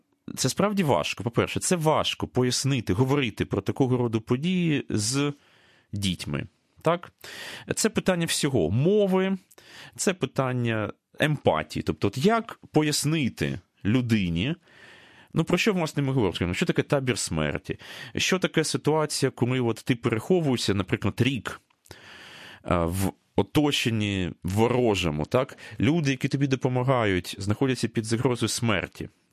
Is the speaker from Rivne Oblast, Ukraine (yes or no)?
no; Dnipro, Dnipropetrovsk Oblast, Ukraine; і в моєму рідному Дніпрі, в колишньому ботанічному саду